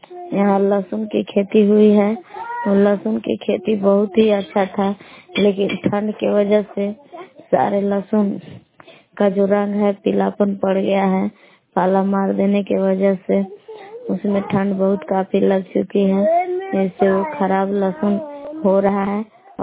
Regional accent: Belav, Bihar, India; मैं ग्राम बेलाव जिला कैमूर बबुआ के निवासी हूँ।

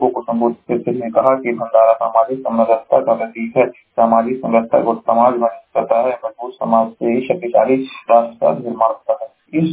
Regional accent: Maharajganj, Uttar Pradesh, India; आज की ताजा जिला महाराजगंज का निवासी हूँ।

